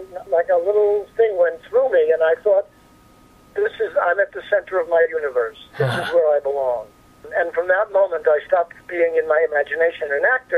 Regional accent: Newark, New Jersey, United States; I grew up in Newark, New Jersey. We lived in what would be called the Jewish neighborhood, the Jewish ghetto, if you will.

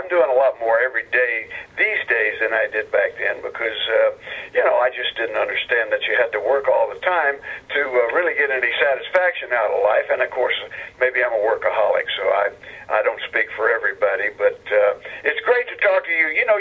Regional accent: the South, United States; I mean, I was brought up in the Baptist church in the South. My mama was a Sunday school teacher

